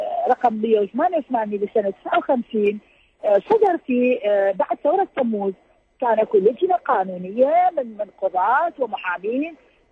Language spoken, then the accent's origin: Arabic; Iraq; هي مصدر أساسي من مصادر التشريع للقانون عندنا في العراق